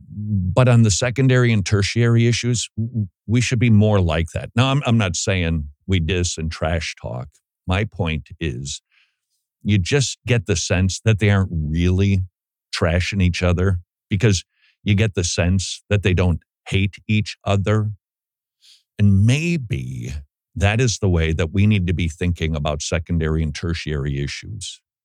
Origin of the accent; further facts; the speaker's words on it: Minnesota, United States; moved away; When we moved from Minnesota to the South, people told us, get ready for football culture. You can't imagine it till you get here. And when you do, it's like, woofta, because you still have remnants of Minnesota ingrained into you.